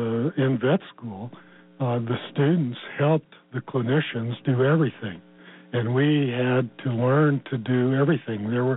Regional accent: Arizona, United States; I grew up in Arizona.

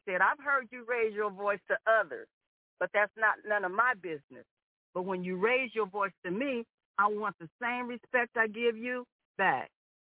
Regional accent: Chicago, Illinois, United States; I'm from Chicago. I would have checked her.

